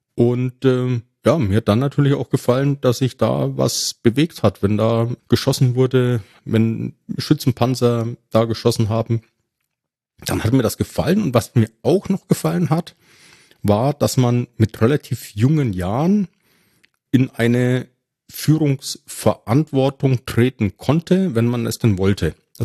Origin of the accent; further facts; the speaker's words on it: Ebern, Bavaria, Germany; accent: Franconian; in meiner Heimatgemeinde in Franken, man hört es ja auch an meinem rollenden R, in Ebern